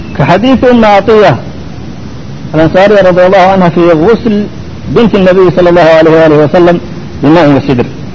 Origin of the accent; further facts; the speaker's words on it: Damascus, Damascus Governorate, Syria; كل ولد دمشقي أنا وأنا دمشقي حماها الله وصانها